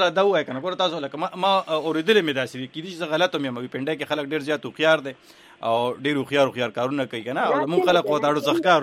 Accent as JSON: {"language": "Pashto", "town": "Peshawar", "region": "Khyber Pakhtunkhwa", "country": "Pakistan", "also_born_or_lived": "Mardan", "said": "موږ هم د پیښور یو د مردان یو"}